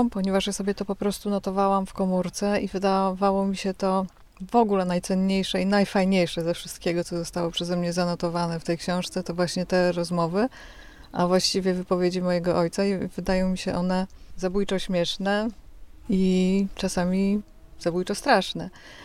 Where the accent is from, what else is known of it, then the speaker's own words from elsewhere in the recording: Warmian-Masurian Voivodeship, Poland; No zdecydowanie tak, jestem stąd.